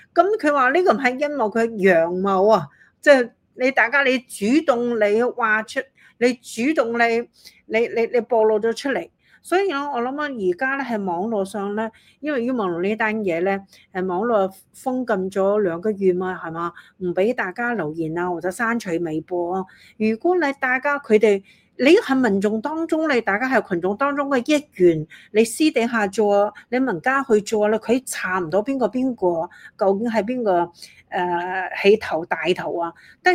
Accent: Hong Kong; 好似2019年我哋啲長運動，我哋香港人都經歷過啦。

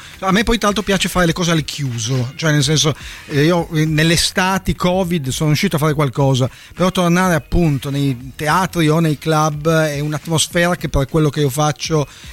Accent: Turin, Piedmont, Italy; io che sono di Torino ho scritto pochissime poesie su Torino

